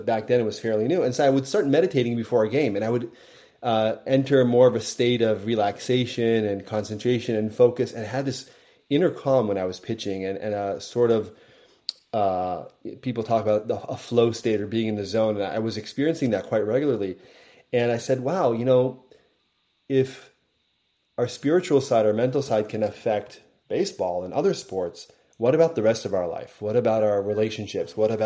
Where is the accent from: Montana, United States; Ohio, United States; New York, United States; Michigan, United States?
Ohio, United States; Columbus; born there; also born or lived in San Francisco Bay Area, United States; Well, I was born in Ohio. In Columbus. My parents were both Buckeyes, and we moved around a lot.